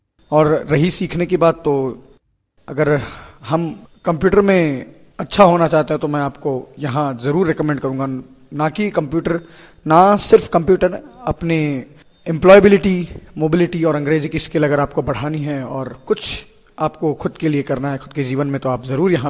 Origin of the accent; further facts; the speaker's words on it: Mumbai, Maharashtra, India; मैं मुंबई महाराष्ट्र से हूँ।